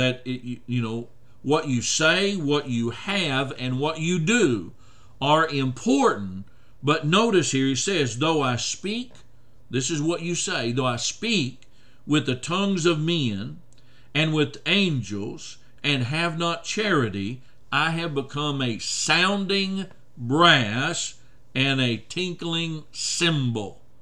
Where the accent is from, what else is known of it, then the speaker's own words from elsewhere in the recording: Oklahoma, United States; Growing up in Oklahoma, I learned to appreciate, Sister Woodall, that Native American drumming with regards to that.